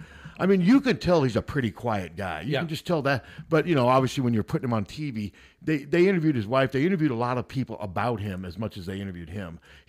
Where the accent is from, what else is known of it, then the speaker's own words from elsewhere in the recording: Des Moines, Iowa, United States; Turning down my hometown.